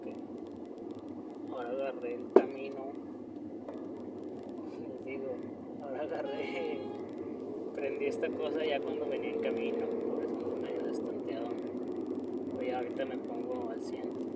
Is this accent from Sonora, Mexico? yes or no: no; Monterrey, Nuevo León, Mexico; acá de donde soy yo, de Monterrey, Nuevo León